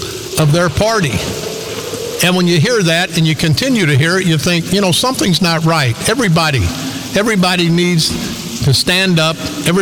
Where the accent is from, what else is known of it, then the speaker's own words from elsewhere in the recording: United States; I did that because I'm proud of being an American.